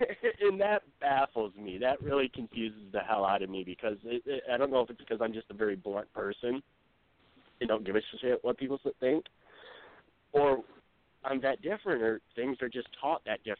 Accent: Grand Rapids, Michigan, United States; They hit all them dispensaries in 1 week in Grand Rapids, my hometown.

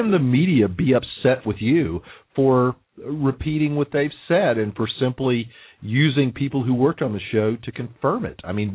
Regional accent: Texas, United States; And, you know, as a Texan, I'm wondering, who talks that way?

